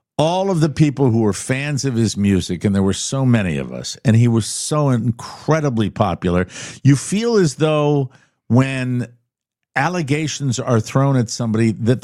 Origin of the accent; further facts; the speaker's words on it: Ireland; And by the way, I'm Irish. I believe the British were the tyrants of history.